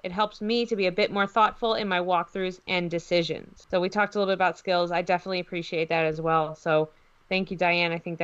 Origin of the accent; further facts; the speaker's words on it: New England, United States; Yeah, we're from New England. We know all about weather challenges.